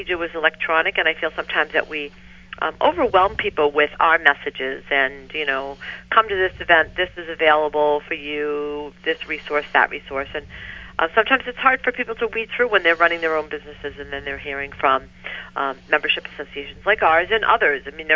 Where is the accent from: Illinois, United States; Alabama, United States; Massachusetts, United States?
Massachusetts, United States; Waltham; I'm originally from Waltham, which is outside of Boston, and came up here to the Chamber 9 years ago